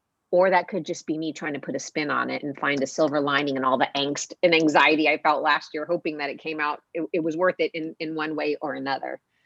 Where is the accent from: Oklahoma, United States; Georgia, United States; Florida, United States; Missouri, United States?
Florida, United States; Key West; I grew up in Key West, junior high and high school.